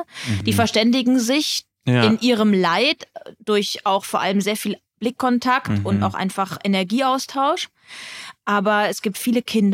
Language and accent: German; Munich, Bavaria, Germany; Ich komme ja aus Minga